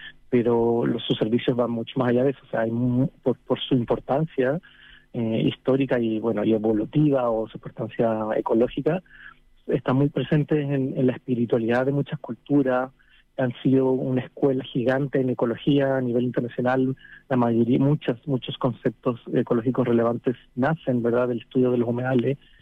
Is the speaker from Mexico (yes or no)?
no; Chile